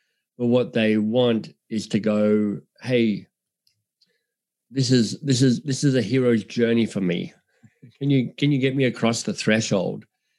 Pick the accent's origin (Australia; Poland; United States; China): Australia; accent: Australian; now in Canada; You know, my Australian accent in Canada gets, or my Australian sense of humor gets confusing for people.